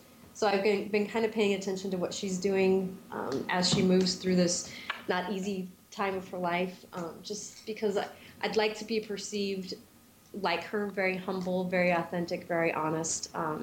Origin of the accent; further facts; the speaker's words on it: Salt Lake City, Utah, United States; I mean, I grew up in Salt Lake City, Utah. I grew up in a Mormon family.